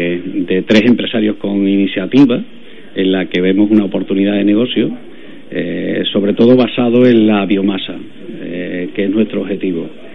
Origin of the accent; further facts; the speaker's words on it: Baena, Andalusia, Spain; yo vengo de Córdoba, pero de allí, de Baena, de la zona.